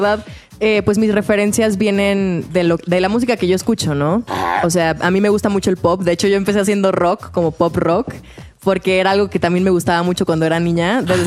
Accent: Ciudad Juárez, Chihuahua, Mexico; pues realmente yo soy de Ciudad Juárez.

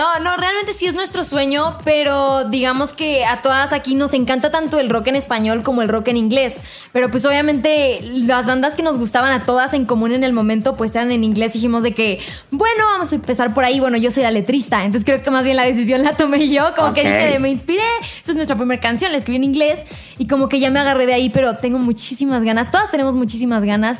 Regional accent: Querétaro, Mexico; Y todas somos de Querétaro.

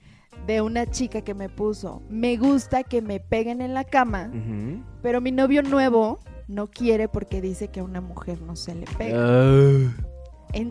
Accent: Salamanca, Guanajuato, Mexico; born there; Sí, no, es Pueblo Mágico. Se llama Salamanca.

